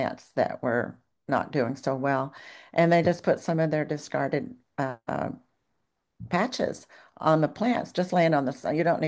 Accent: Texas, United States; she lives just 30 miles from where I grew up in Texas.

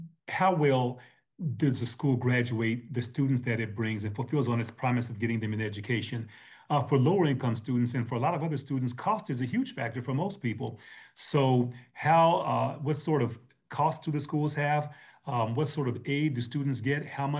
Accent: Kentucky, United States; also born or lived in Cincinnati, Ohio; I was born in Cincinnati and grew up in Kentucky.

